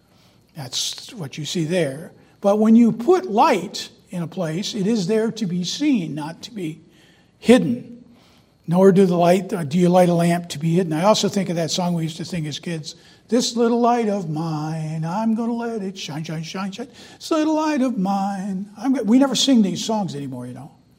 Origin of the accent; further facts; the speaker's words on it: Wyoming, Michigan, United States; I grew up in Wyoming, Michigan. I don't think I ever left home until I was 18, really left home.